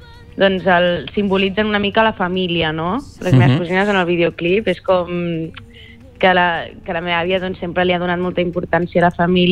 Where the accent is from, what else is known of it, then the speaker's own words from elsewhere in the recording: Begues, Catalonia, Spain; he crescut a Begú i la meva Andalusia, per dir-ho d'alguna manera, són els meus avis.